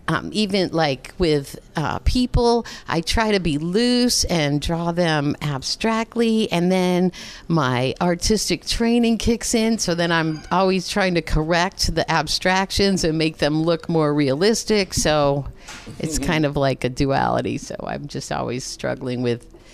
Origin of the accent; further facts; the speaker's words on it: Connecticut, United States; And then when we grew up in Connecticut, so when we had the snow on the ground, we would, you know, sculpt not just snowmen, but sculptures in the snow.